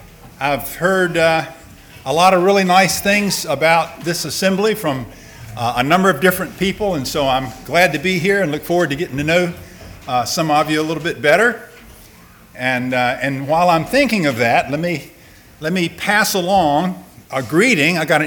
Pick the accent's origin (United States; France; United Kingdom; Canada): United States; North Carolina; my speech betrays the fact that I'm a northerner from North Carolina.